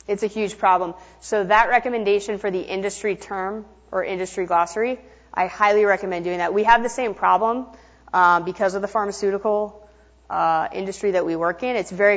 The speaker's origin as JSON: {"language": "English", "town": "Boston", "region": "Massachusetts", "country": "United States", "said": "I don't bite, I promise. Even though I'm from Boston."}